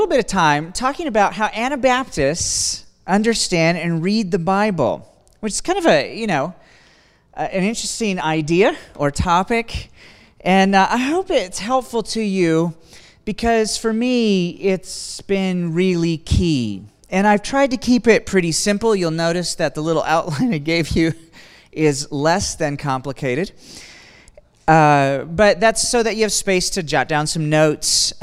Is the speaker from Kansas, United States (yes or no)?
yes; Kansas, United States; moved away; also born or lived in Ohio; originally from Kansas, and then about 12 or 13 years ago, I don't quite remember now, my wife and I moved from Kansas to northeastern Ohio, just down the road from you guys in Fredericksburg, Ohio